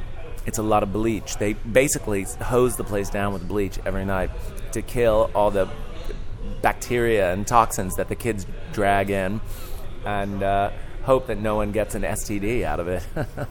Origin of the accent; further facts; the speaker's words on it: United States; now in United Kingdom; No, I'm American, but I've been in the UK since 2000.